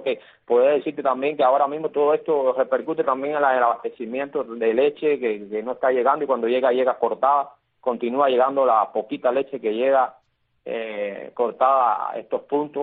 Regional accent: Cuba; los cubanos en general

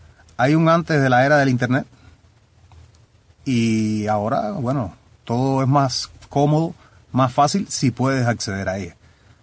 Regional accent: Cuba; moved away; yo salí de Cuba

